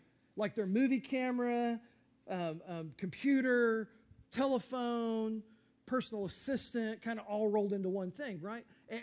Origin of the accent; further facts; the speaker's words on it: Texas, United States; Yes, I'm a Texan.